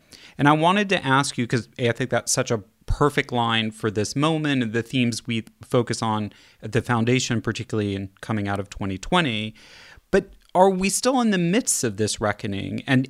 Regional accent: Kansas City, Missouri, United States; also born or lived in Los Angeles; So I am a child of New Yorkers, but I grew up in Kansas City, and my Kansas City friends very much, if you've met any Kansas City, and you know they're very passionate about barbecue

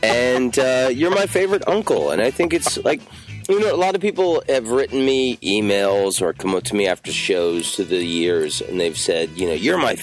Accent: Washington, District of Columbia, United States; born there; Our family is from Washington, D.C. I was born in Washington, D.C., as were you

